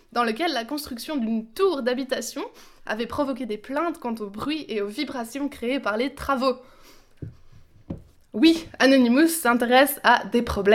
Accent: Switzerland; On est Suisse, on est toujours un peu dans la demi-mesure.

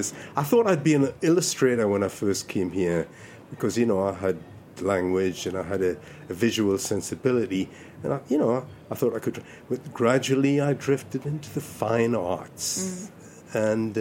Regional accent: Ireland; born there; I was born in Ireland. I was born on the West Coast, right?

